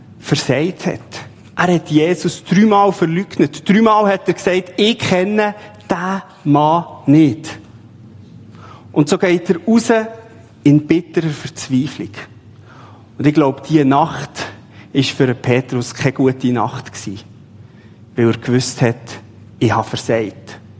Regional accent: Bern, Switzerland; now in Thurgau, Switzerland; Ich als Berner im Thurgau. Also, da fällt man auf mit einer anderen Sprache.

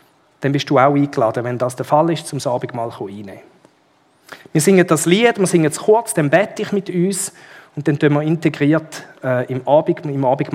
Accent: Switzerland; Bei uns in der Schweiz haben wir vielleicht nicht so grosse gesellschaftliche Unterschiede.

